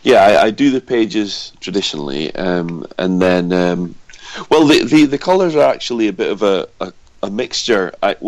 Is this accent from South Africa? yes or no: no; Aberdeen, Scotland, United Kingdom; It's just something that I grew up with. I'm from Aberdeen, you know.